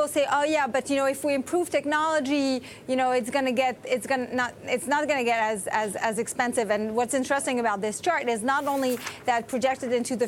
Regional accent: France; English is a second language; I'm from France, and like 75% of our power comes from the nuclear.

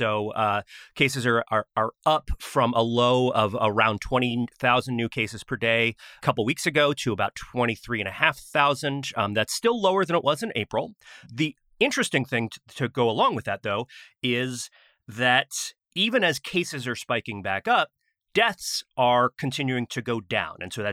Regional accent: Florida, United States; And so growing up in Florida, you would figure out how bad a hurricane was by which Waffle Houses remained open where.

